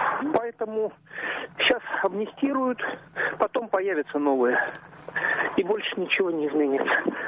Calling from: Dolgoprudny, Moscow Oblast, Russia; Из Долгопрудного, Московской области.

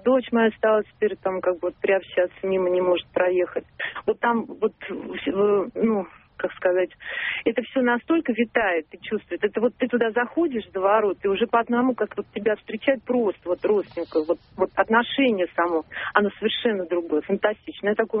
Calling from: Moscow, Russia; Я из Москвы.

